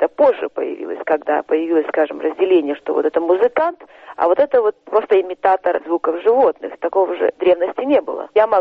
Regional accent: Tuva, Russia; Выросла я в Туве

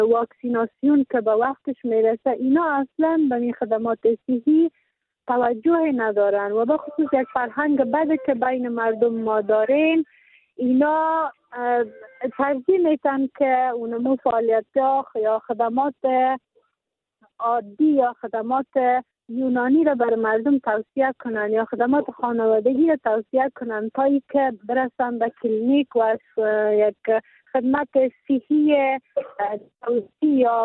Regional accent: Faryab, Afghanistan; در ولایت ما با 14 ولسوالی که ولایت فاریاب داره

